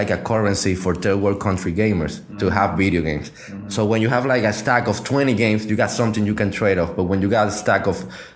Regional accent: Spain; English is a second language; yeah, that's me. I'm from Spain. Yeah.

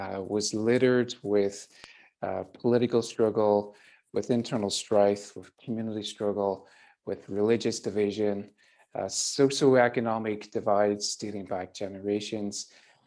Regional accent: Ireland; now in California, United States; I'm an Irish native. I'm based here in California in Silicon Valley. I've been here for about 10 years or so, but I grew up in Ireland. I grew up in Ireland at a time where it's not exactly like it was today.

